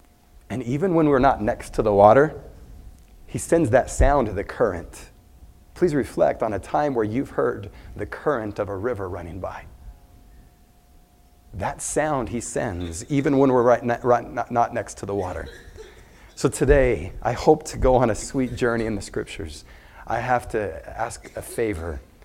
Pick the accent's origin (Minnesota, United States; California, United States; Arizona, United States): Arizona, United States; and I'm from Arizona, and so it's desert, and it's hot.